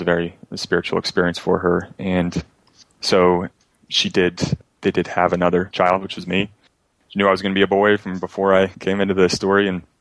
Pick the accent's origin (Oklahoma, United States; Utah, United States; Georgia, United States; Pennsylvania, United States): Utah, United States; born there; We started out in Utah. I was born in Utah. Mormons for generations, I guess.